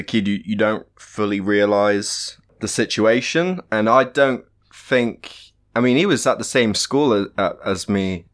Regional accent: South West England, United Kingdom; Yeah, maybe that's just the Cornish way or something, I don't know. It's a cultural thing.

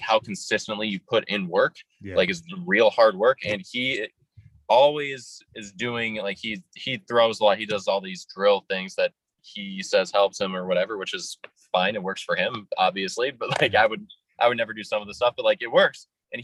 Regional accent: Minnesota, United States; I'm from Minnesota, but I kind of sound, aside from a few words, a little more like, you know, Wisconsin or Chicago or something.

